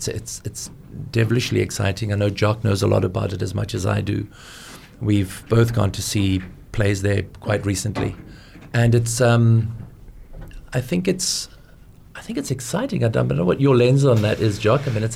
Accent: Cape Town, Western Cape, South Africa; moved away as an adult; also born or lived in Israel / United Kingdom; I'm from Cape Town, from the Cape Flats

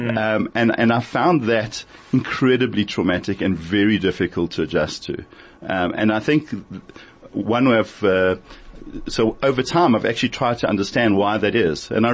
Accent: Brakpan, Gauteng, South Africa; I grew up in Brakpan and I went to Brenthurst Primary School.

